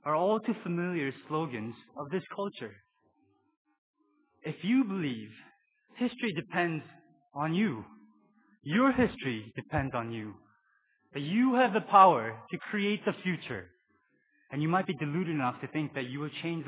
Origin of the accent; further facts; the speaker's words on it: South Korea; I grew up in Korea watching people going to Buddhist temples and praying to the statue of Buddha.